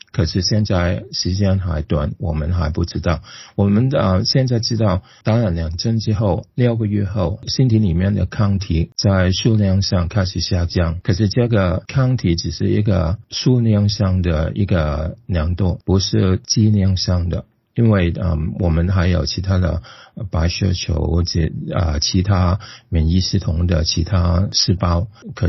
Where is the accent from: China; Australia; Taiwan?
Australia; 疫苗跟对于我们澳大利亚人来说不是很陌生的